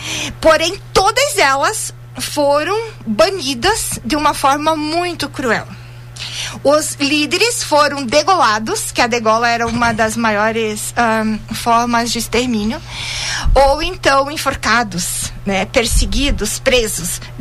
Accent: Santa Catarina, Brazil; nós hoje, aqui do Oeste Santa Catarina, nós somos catarinenses somente depois do fim da Guerra do Contestado, que é no ano de 1916.

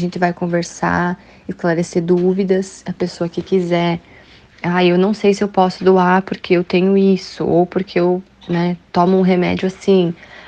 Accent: Xaxim, Santa Catarina, Brazil; nós somos de Xaxim.

